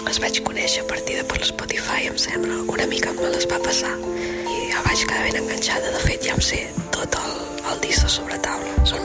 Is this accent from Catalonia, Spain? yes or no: yes; Arbúcies, Catalonia, Spain; de Arbúcies